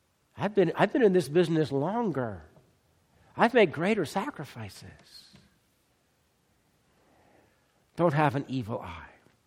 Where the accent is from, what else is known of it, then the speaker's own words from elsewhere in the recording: United States; it's very easy for me as an American to think